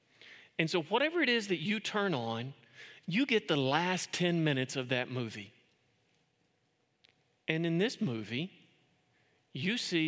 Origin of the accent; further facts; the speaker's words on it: Kentucky, United States; I'm from Kentucky.